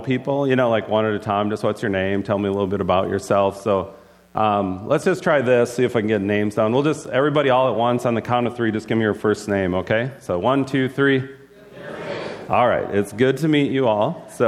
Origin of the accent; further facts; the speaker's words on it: Thief River Falls, Minnesota, United States; I am from Thief River and currently living there as well.